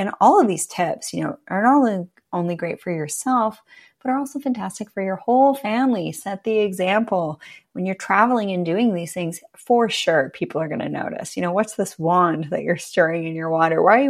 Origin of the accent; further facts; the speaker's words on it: British Columbia, Canada; I'm from Vancouver Island, the Pacific Northwest.